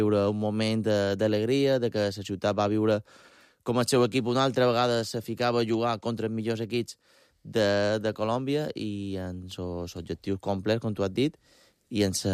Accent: Balearic Islands, Spain; nosaltres, perquè som mallorquins

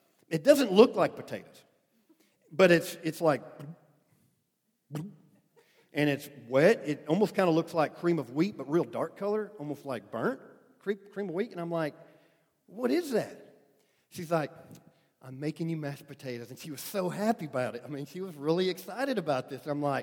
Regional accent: Idaho, United States; I was born and raised on potatoes. I grew up in Idaho, so, I mean, you know, kind of goes with the territory.

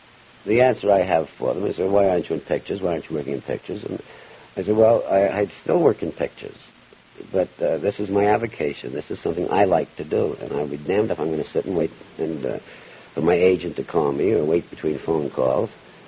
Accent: Long Island, New York, United States; I didn't know from the East Side. I was brought up in Long Island.

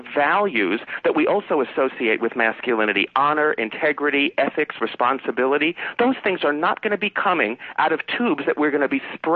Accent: New York, United States; I certainly wouldn't put myself with a Cubs fan being a New Yorker

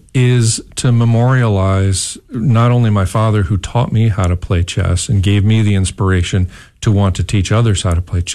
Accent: Rhode Island, United States; And I grew up in Rhode Island. So there's a St. Bernard's Catholic Church right there in Wickford.

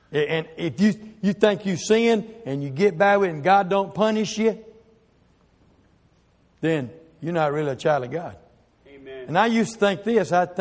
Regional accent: Promised Land, Mississippi, United States; I was born and raised over in Promised Land, over in Mississippi, North Mississippi.

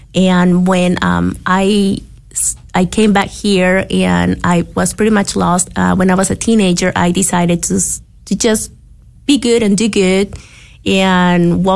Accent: Peru; moved away as an adult; now in United States; I was born and raised in Peru. I moved to the United States when I was about 26 years old.

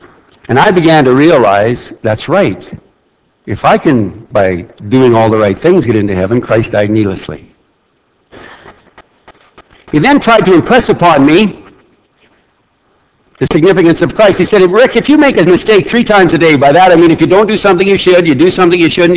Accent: Saskatoon, Saskatchewan, Canada; I grew up in Saskatoon during the revival years, I might add.

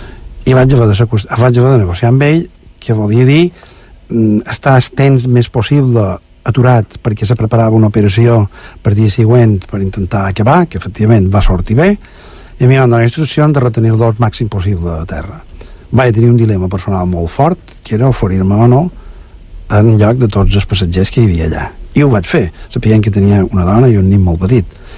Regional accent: Balearic Islands, Spain; jo som de Mallorca, sí, dic, d'allà on és el Nadal

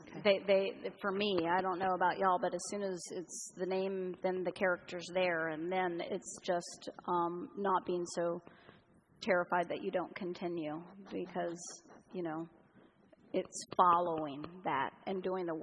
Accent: Southern United States, United States; I grew up in the South and that there are a lot of strange names down there.

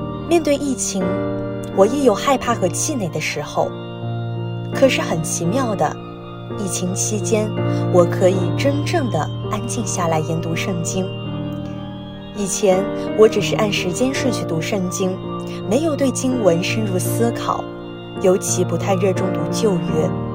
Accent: Hong Kong; 小时候，我在香港长大，家中有七个兄弟姊妹

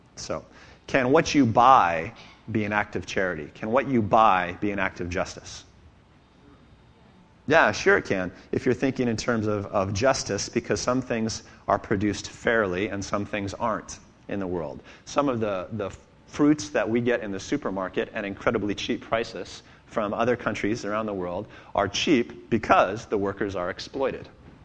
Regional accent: United States; So, you know, as an American, maybe we don't think about a just system.

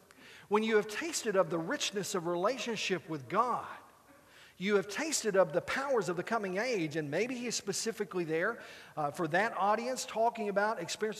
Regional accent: Burkburnett, Texas, United States; Occasionally, I'll go back to my hometown where I grew up. Now, we've lived away from Burke Burnett for so long that I have the experience of going home

